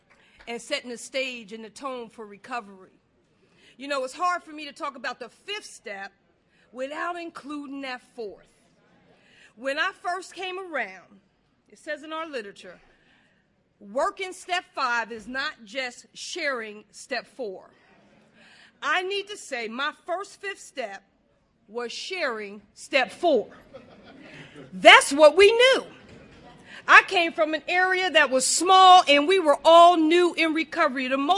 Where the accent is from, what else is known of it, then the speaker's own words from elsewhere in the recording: Hagerstown, Maryland, United States; I am from Hagerstown, Maryland, almost heaven area.